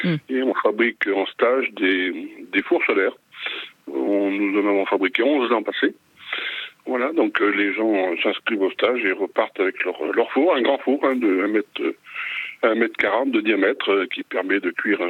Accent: Nouvelle-Aquitaine, France; je suis natif de la Vienne, donc je suis intéressé par tout ce qui s'y passe.

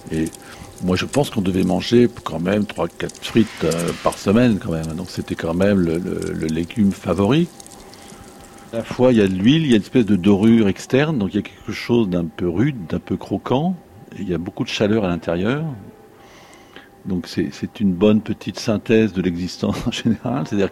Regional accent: Bailleul, Hauts-de-France, France; born there; Je suis né à Bailleul, donc dans une ville mais qui était au bord de la campagne.

